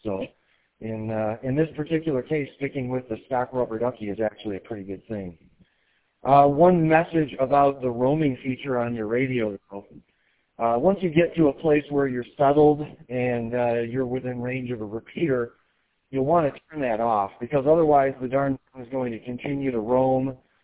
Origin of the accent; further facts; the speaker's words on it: Lowell, Michigan, United States; Oh, great, my hometown. I actually grew up in Lowell, and I understand there's a repeater there.